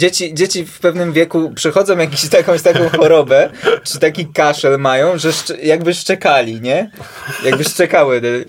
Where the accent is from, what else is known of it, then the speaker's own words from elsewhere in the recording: Jelenia Góra, Lower Silesian Voivodeship, Poland; now in Warsaw, Poland; W sensie, oryginalnie, tak. Tam się urodziłem na zawsze i od zawsze.